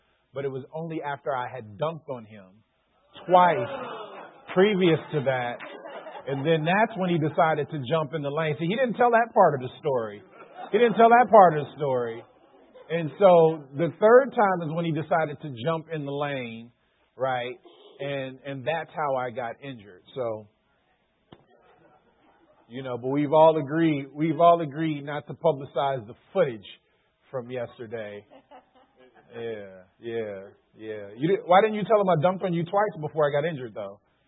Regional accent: Chicago, Illinois, United States; I mean, I'm from Chicago, and I grew up in the inner city.

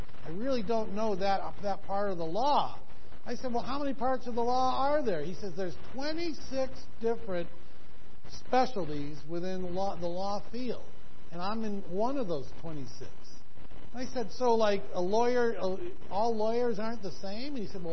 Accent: Denver, Colorado, United States; Listen, I come from Denver. I'm a Broncos fan.

